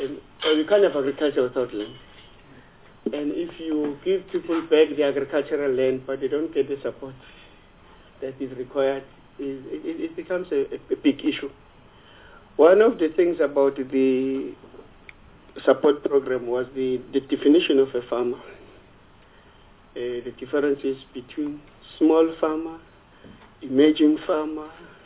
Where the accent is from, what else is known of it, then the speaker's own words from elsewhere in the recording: South Africa; I'm South African.